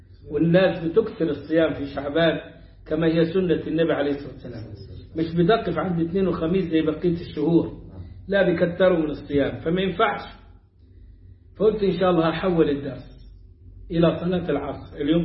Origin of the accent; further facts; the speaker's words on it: Upper Egypt, Egypt; زي ما أقول عندنا في الصعيد